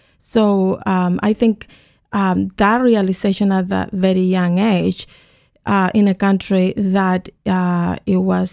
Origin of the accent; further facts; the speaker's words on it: Santiago, Santiago Metropolitan Region, Chile; So I grew up in Santiago, Chile, and my family, my parents were from the south of Chile. They moved to Santiago, and all of us were raised there.